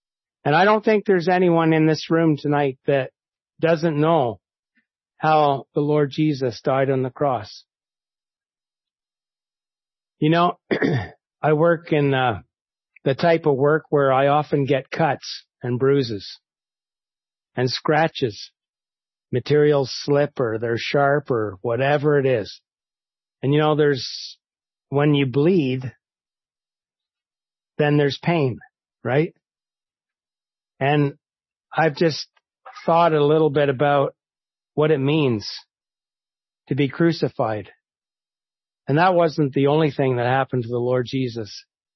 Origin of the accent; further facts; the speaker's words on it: Ottawa, Ontario, Canada; When I was a boy growing up in Ottawa